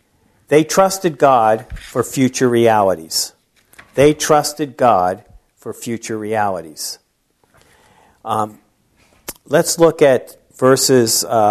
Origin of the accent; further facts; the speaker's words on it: New Jersey, United States; I was born and raised in South Jersey, grew up in South Jersey, Camden, Cherry Hill area, Pennsauken area, right outside of southern South Philly.